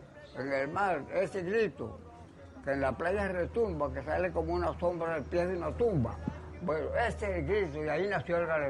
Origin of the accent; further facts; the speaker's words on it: Los Millanes, Nueva Esparta, Venezuela; born there; Yo nací aquí en Los Millanes, por allá en un ranchito de palmas de coco que había por allá, por la otra calle.